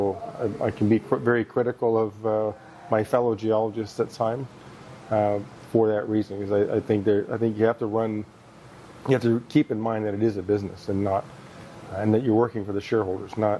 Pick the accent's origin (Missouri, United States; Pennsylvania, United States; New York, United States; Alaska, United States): Alaska, United States; also born or lived in Belgium / Canada; I was born in Belgium, hence the long Dutch name. We immigrated to Canada when I was about 5 and then moved to Alaska when I was about 11. So I grew up in Alaska. That's what I call home.